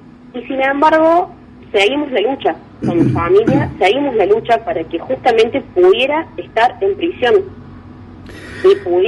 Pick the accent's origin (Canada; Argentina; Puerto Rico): Argentina; Córdoba; now in San Vicente, Argentina; yo soy de Córdoba Capital, actualmente, bueno, estoy viviendo en San Vicente.